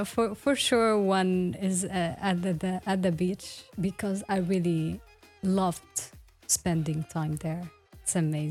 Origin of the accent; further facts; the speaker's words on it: Banyas, Tartus Governorate, Syria; I'm originally from Banyas. It's a small city at the coastal area in Syria. It's a very nice city. It's surrounded by mountains. And also around the city has historical places.